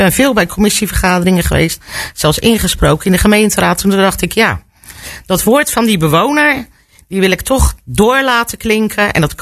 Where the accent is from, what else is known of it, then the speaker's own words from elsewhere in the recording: Rotterdam, South Holland, Netherlands; born there; Ik ben op Rotterdam-Zuid geboren.